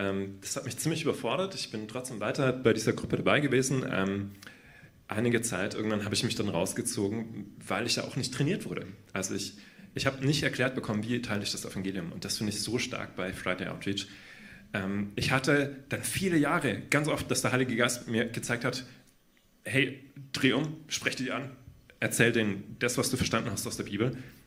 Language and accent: German; Fürth, Bavaria, Germany; now in Augsburg, Germany; Ich lebe erst seit 2 Jahren in Augsburg. Ich komme ursprünglich aus Fürth bei Nürnberg und komme da aus einer landeskirchlichen Gemeinschaft